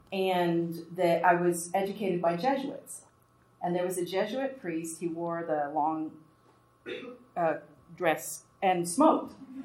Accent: El Paso, Texas, United States; as a Mexican kid growing up in El Paso, which was really pretty provincial

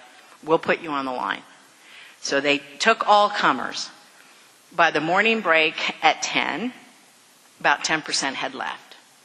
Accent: Texas, United States; Really, my family's always been in Texas. You moved the border, you left us here, we're from Texas.

